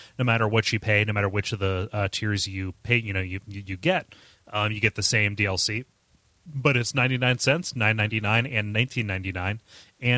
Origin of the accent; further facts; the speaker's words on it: Mansfield, Ohio, United States; So people would call Mansfield, my hometown. Or the city near my hometown, Mantucky